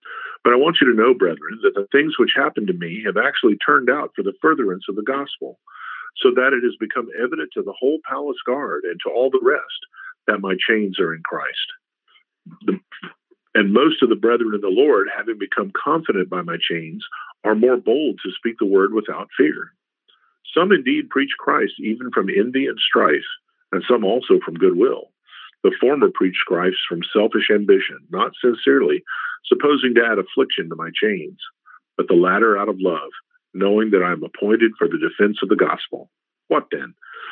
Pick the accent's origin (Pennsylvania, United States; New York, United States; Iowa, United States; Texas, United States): Texas, United States; San Antonio; I grew up around San Antonio, Texas. San Antonio is that way.